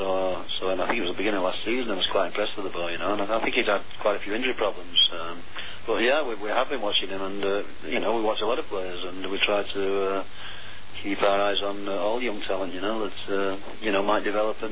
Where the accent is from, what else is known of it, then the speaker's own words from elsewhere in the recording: Ashton-under-Lyne, North West England, United Kingdom; I come from Aston-on-the-Lyme.